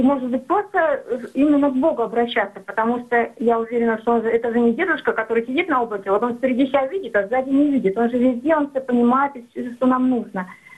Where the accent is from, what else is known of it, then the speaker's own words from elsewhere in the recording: Yaroslavl, Yaroslavl Oblast, Russia; я из Ярославля.